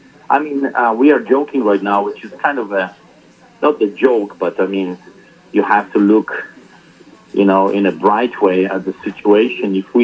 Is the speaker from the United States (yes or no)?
no; Poland; because I grew up in Poland and history was everywhere in front of our eyes, I decided to teach history.